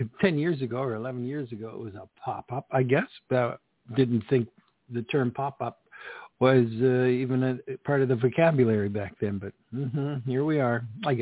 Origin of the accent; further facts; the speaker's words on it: Canada; She was and is a large part of my life as a Canadian who with roots from Scotland back in the 18th century landed here, like a lot of people still to this day coming to these shores for a better life.